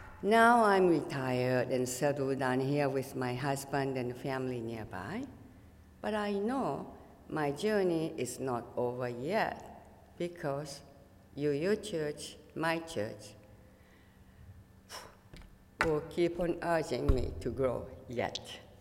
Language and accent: English; Japan; now in United States; That was my dream job growing up in Japan.